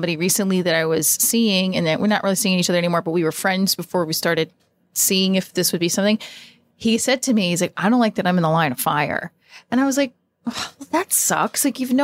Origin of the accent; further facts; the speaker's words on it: Clifton, New Jersey, United States; also born or lived in Paterson; I grew up in Clifton. My family was born in I was sort of born and raised in Patterson for like a year, and my whole family was from Patterson.